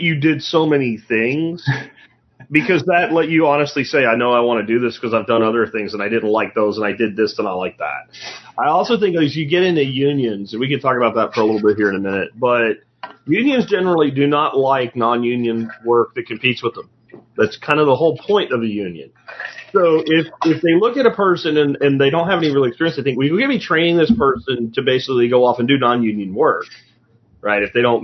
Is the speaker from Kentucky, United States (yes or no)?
no; Pennsylvania, United States; I grew up in Pennsylvania. There's a lot of that shit up there.